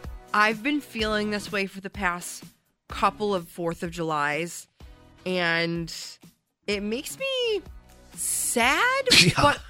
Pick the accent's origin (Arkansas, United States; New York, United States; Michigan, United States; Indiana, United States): New York, United States; Canandaigua; the 4th of July has always been, like, a huge part of my life, and like it's always been, especially growing up in Canandaigua.